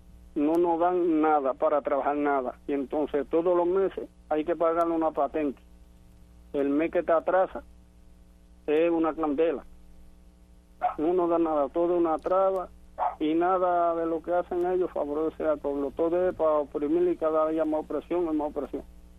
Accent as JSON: {"language": "Spanish", "town": "Dos Palmas", "region": "Santiago de Cuba", "country": "Cuba", "said": "De Dos Palmas, buenos días."}